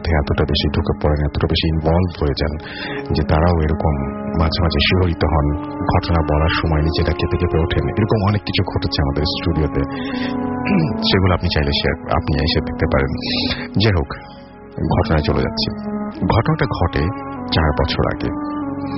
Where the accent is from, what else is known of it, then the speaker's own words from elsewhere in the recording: Bagerhat, Khulna Division, Bangladesh; now in Khulna, Bangladesh; আমি ভূত এফএম এর একজন অনেক বড় ফ্যান। আমি আমার বাড়ি বাগেরহাট এবং পড়াশোনার জন্য খুলনায় থাকি। খুলনায় একটি কলেজে অনার্স সেকেন্ড ইয়ারের স্টুডেন্ট আমি।